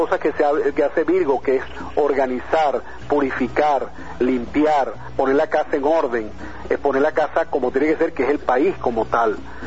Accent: Venezuela; que somos venezolanos y tenemos derecho

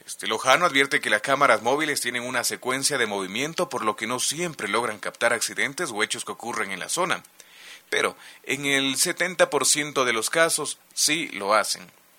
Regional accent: Quito, Pichincha, Ecuador; Como somos los quiteños.

